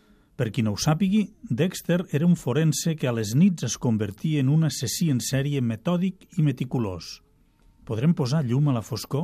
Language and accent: Catalan; Lleida, Catalonia, Spain; Els que som de Lleida